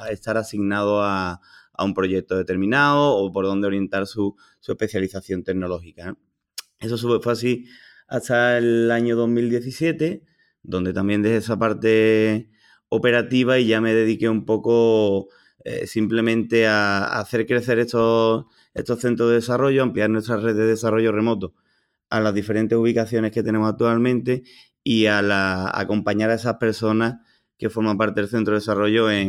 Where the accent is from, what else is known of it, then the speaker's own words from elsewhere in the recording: Cádiz, Andalusia, Spain; habría un centro de desarrollo en mi tierra, en Cádiz